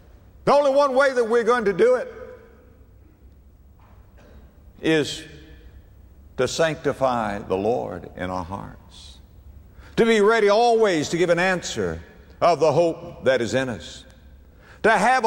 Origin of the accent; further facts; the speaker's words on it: United States; I'm an American.